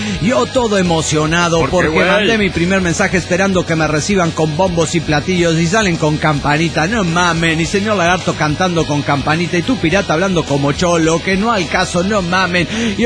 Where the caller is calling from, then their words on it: Santa Ana, California, United States; Hola, soy el niñote de Santana, Califas, California.